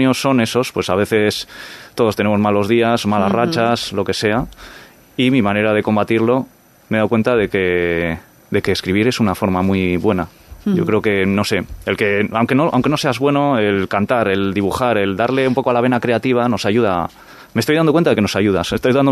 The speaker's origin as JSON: {"language": "Spanish", "town": "Izarra", "region": "Basque Country", "country": "Spain", "tie": "born or raised there", "also_born_or_lived": "Bilbao", "said": "Soy de Izarra, soy de Alavés. Yo, o sea, soy orgulloso de haber nacido en Bilbao, pero yo he vivido toda la vida en mi pueblo, en Izarra. Luego me pasé a Vitoria"}